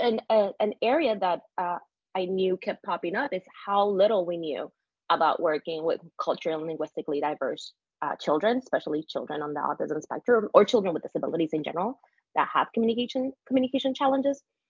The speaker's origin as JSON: {"language": "English", "country": "Panama", "said": "I'm originally from Panama, so we went to the mountains of Panama"}